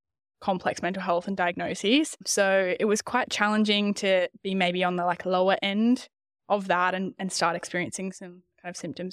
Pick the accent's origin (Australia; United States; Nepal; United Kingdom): Australia; Yeppoon, Queensland; also born or lived in Rockhampton; It's called Yeppoon. It's a small town I was raised in central Queensland, land of Drumble country up there. So I was born in Rockhampton, raised in Yeppoon my whole life.